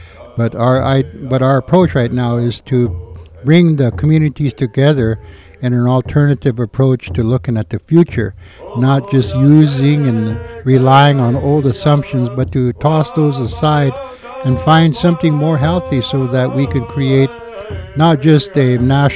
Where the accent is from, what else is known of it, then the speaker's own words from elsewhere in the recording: Minneapolis, Minnesota, United States; I'm from Minneapolis, Minnesota, but I'm Sichangu Lakota from current-day South Dakota.